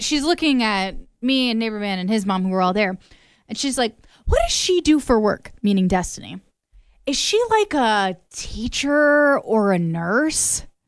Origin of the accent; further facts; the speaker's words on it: Anamosa, Iowa, United States; I guess I didn't even realize as we were road tripping that we would drive through my hometown, Anamosa.